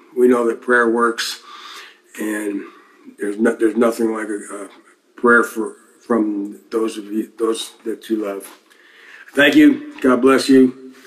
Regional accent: Flint, Texas, United States; I'm from Flint, Texas.

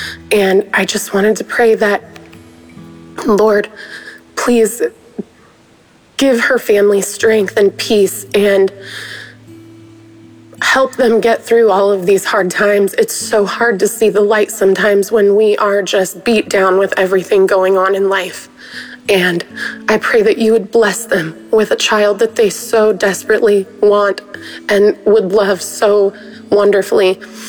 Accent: Oregon, United States; I'm from Southern Oregon.

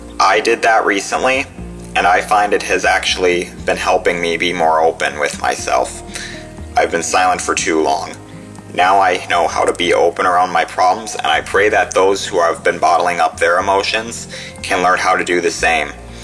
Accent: Minnesota, United States; I am originally from Minnesota, but I am now in the military.

